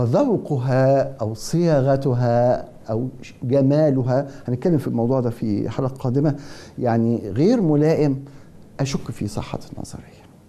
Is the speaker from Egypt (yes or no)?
yes; Egypt; لا أدري إذا كان جو الحلقات الديني يسمح بنكتة، وإحنا كمصريين يعني تخدم الفكرة